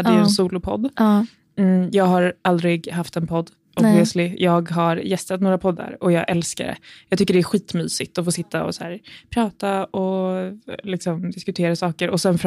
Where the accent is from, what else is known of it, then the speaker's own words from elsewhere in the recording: Lund, Skåne, Sweden; also born or lived in Gävle; Jag är född i Gävle, men jag är framförallt uppväxt i Lund. Så jag är ju, har varit skåning hela mitt liv.